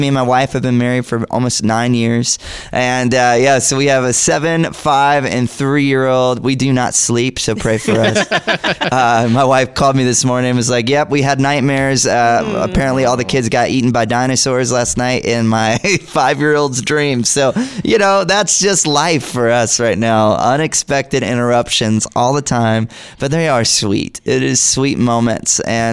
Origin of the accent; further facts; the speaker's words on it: Georgia, United States; I grew up in Georgia. It's pretty far from here.